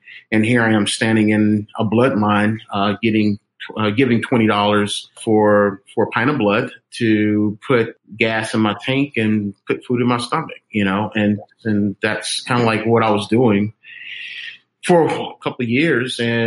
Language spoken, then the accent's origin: English; Austin, Texas, United States; also born or lived in Cuero, United States; I was born and raised in Texas, born out of Cuero, Texas, and raised up in Austin, Texas.